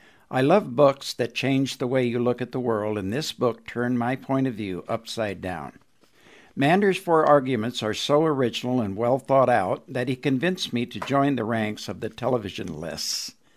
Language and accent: English; Anderson, Indiana, United States; from Anderson, Indiana.